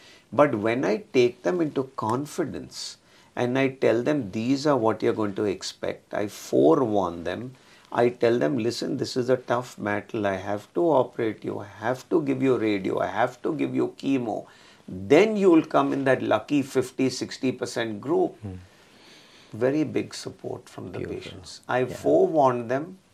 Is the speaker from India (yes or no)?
yes; Delhi, India; I grew up in Delhi. Delhi was burning. I couldn't go back to Delhi.